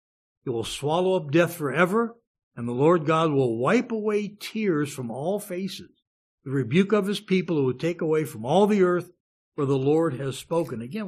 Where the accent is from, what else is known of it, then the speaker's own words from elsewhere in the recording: Youngstown, Ohio, United States; The river in my hometown of Youngstown, Ohio, the Mahoning River, also so polluted by steel mills along the river, there was no life in the river.